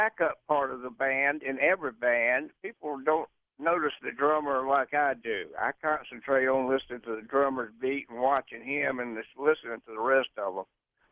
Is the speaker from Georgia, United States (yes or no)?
yes; Savannah, Georgia, United States; born there; I was born right there in Savannah, Georgia, and not raised, but born there.